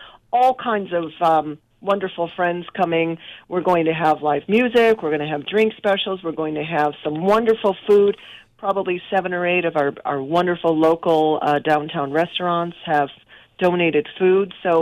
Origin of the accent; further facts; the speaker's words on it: Chicago, Illinois, United States; I grew up in Chicago on Belmont and Central Park.